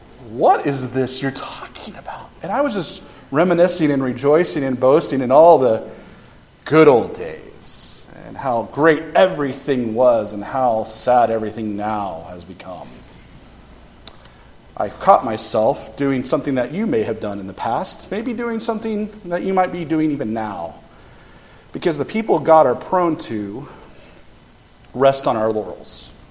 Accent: Columbus, Kansas, United States; I grew up in Columbus, Kansas, in the southeast corner of Kansas, in a town so small we had more cats than people. That's how small my hometown was in Kansas.

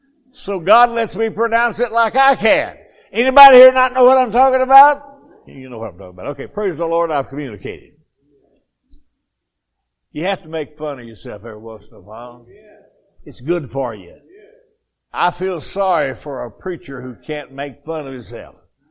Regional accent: Arkansas, United States; accent: Arkansas; I'll just quote that whole verse to you in Hebrew with my Arkansas accent.

